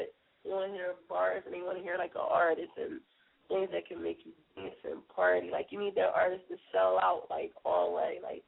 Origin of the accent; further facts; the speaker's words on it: Philadelphia, Pennsylvania, United States; So I support it because I'm from Philly